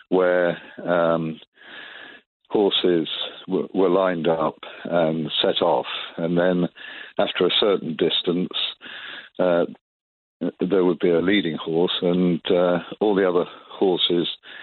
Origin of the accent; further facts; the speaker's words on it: England, United Kingdom; being an Englishman